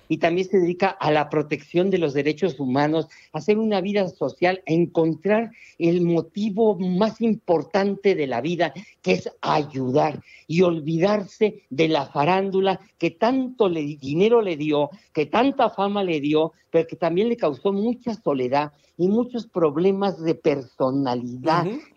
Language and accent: Spanish; Gutiérrez Zamora, Veracruz, Mexico; en mi pueblo, allá en Gutiérrez Zamora, Veracruz